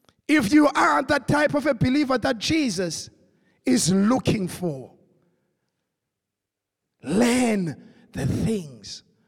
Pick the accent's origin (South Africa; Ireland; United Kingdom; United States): South Africa; Khayelitsha, Western Cape; In this community, I'm coming from Khayelitsha. In Khayelitsha, there's violence, but I cannot be violent in my sayings because I am of the kingdom.